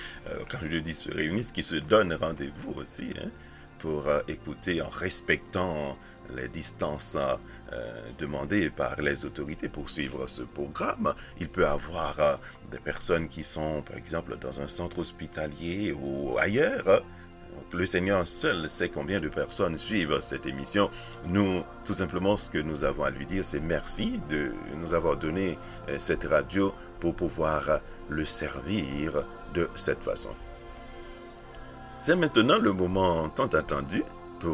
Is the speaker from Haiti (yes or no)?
yes; Haiti; born there; dans mon pays d'origine, mon pays natal qui est Haïti.